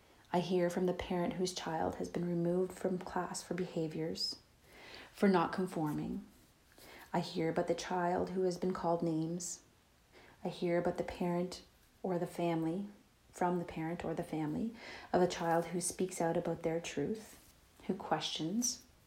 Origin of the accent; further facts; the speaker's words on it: Pikwakanagan, Ontario, Canada; I'm an Algonquin from Pikwaknagon